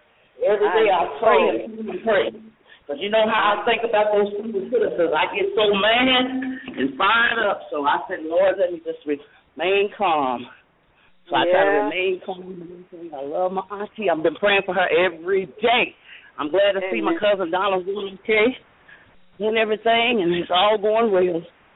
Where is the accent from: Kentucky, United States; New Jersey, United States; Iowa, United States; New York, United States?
Kentucky, United States; Lexington; born there; Well, I was born in Lexington, Kentucky.